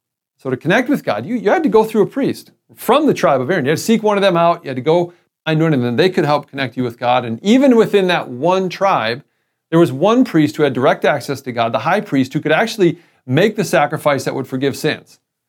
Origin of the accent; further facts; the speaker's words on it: United States; I'm an American. I love being American.